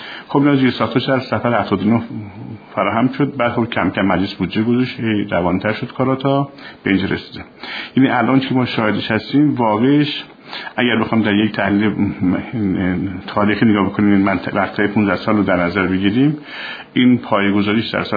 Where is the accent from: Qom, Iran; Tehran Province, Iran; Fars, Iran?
Qom, Iran; خب ما اهل قم هستیم، یادمون سابقه قم رو.